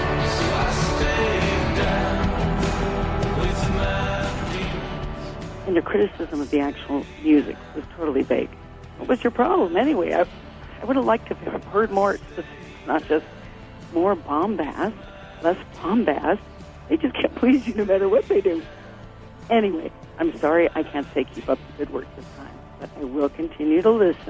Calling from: Los Angeles, California, United States; from Los Angeles, calling about your review

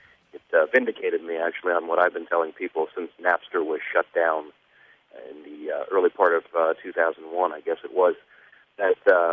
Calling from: Nashville, Tennessee, United States; I'm calling from Nashville, Tennessee.

